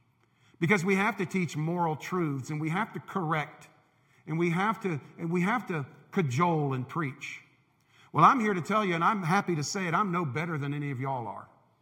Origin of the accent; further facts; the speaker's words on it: Tampa, Florida, United States; When I was growing up in Tampa, we would go out fishing in Tampa Bay or in the Gulf, and we would catch catfish.